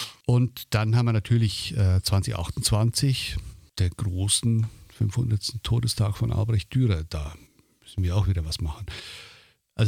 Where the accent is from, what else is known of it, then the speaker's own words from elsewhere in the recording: Switzerland; now in Germany; die Schweiz und die Hersbrucker Schweiz. Also etwas, wo ich herkomme und etwas, wo ich hingekommen bin oder neu entdeckt habe.